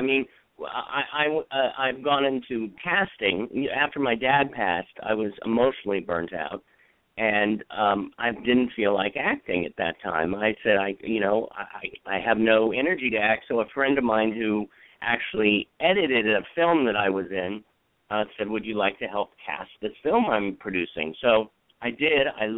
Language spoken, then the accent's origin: English; California, United States; Northern California, in the San Mateo County area. Was there, not half my life, but a long time.